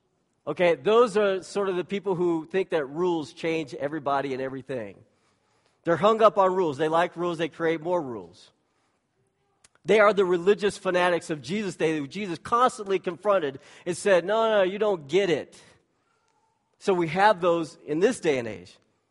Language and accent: English; Texas, United States; hey, I'm excited about the Rangers being in the World Series because I'm from Texas.